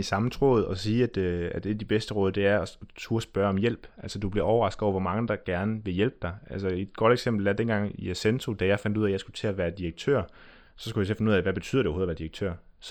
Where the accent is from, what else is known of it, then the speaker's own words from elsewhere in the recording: Central Denmark Region, Denmark; Jeg er fra Vestjylland, så jeg siger ikke, at jeg er god til noget som helst.